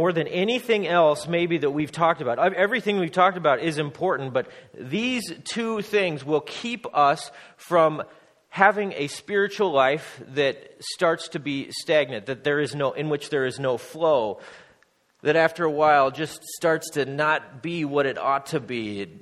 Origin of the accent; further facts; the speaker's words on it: Nebraska, United States; But we come from Nebraska, and they're in a drought.